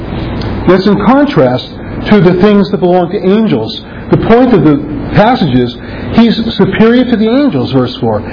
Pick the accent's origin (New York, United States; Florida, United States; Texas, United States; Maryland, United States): New York, United States; Brooklyn; I grew up in Brooklyn, New York, with a Jehovah's Witness who was kind of like a friend I hung around with from time to time.